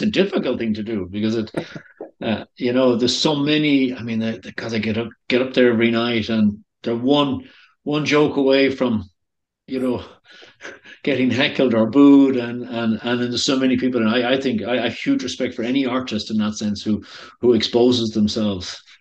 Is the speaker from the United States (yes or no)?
no; Ireland; Well, I suppose being Irish, we have these Paddy the Irishman and Paddy the Englishman and Paddy the Scotsman.